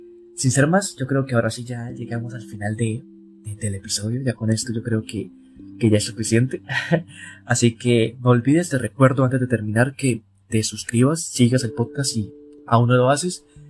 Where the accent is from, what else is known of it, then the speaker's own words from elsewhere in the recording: Colombia; vivo en Colombia, soy colombiano. Actualmente trabajo como profesor, soy docente. Estudié biología, así que soy biólogo